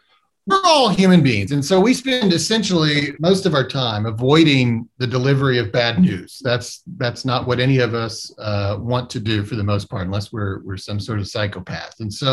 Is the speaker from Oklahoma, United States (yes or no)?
yes; Oklahoma, United States; for me personally, I'm from Oklahoma, and so Tom Coburn was our senator.